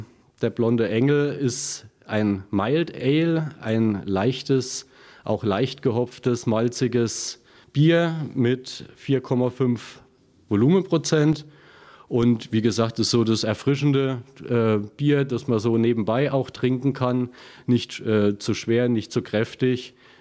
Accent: Bavaria, Germany; now in Saarland, Germany; Man hört es vielleicht an meinem Slang, dass ich jetzt kein gebürtiger Saarländer bin, sondern ein Beigeplätschter, sondern ich komme aus Franken, aus Oberfranken, größte Bierdichte weltweit.

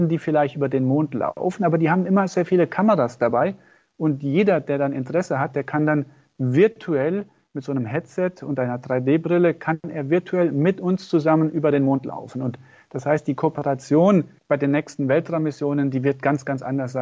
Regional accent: Gronig, Saarland, Germany; Aber ich komme aus dem Dorf Gronich und das sieht man ganz schön an dem Momberg, an dem Denkmal oben auf dem Berg.

